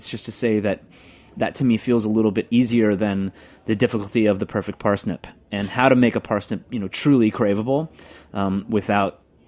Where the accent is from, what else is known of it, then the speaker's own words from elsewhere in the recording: Yucaipa, California, United States; It's called Yucaipa. Is it a city? Yeah, it's a city now. It was a town when I was growing up there.